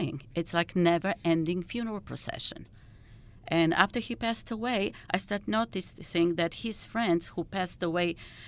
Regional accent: Poland; born there; English is a second language; because I was born in Poland in a socialist country

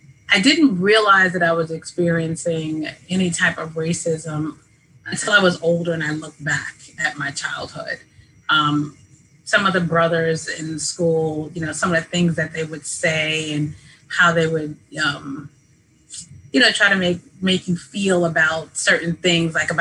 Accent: New York City, New York, United States; I grew up in East Elmhurst, Queens.

